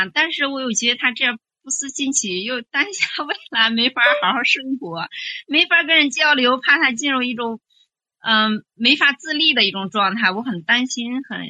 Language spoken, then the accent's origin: Chinese; Hebei, China; now in Beijing, China; 啊，不，我们老家就是河北的吗？